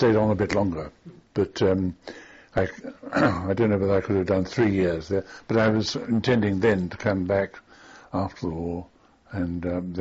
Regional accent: Highgate, London, United Kingdom; I grew up in Highgate, and I attended Highgate School as a day boy, first in the prep school and then in the senior school

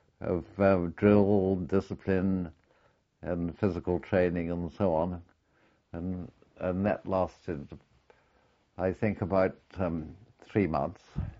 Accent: London, United Kingdom; born there; I was born in London.

